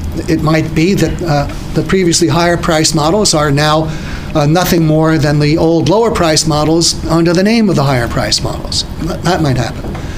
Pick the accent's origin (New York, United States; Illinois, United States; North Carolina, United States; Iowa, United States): New York, United States; in my experience, and I'm from New York